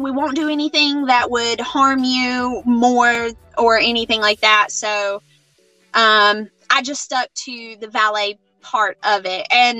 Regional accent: Georgia, United States; like, you know, growing up in Georgia, like, cause dad did all the shows in Georgia.

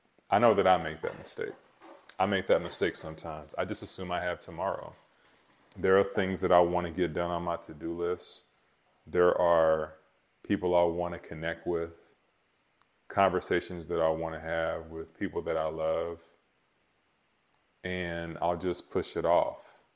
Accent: Dallas, Texas, United States; known as the Texas boys because we were all from different parts of Texas. I went to Florida A&M, so I was from the Dallas area.

